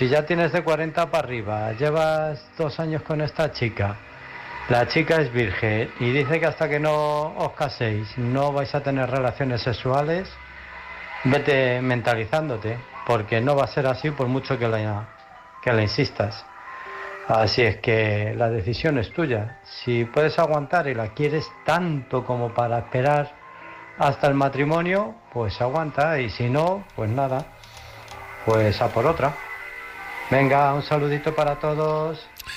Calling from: Illescas, Castilla-La Mancha, Spain; de Illescas.

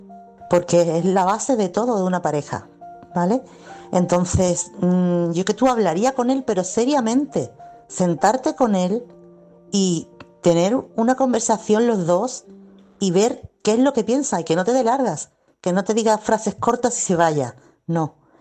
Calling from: Chiclana, Andalusia, Spain; corresponsal de Chiclana

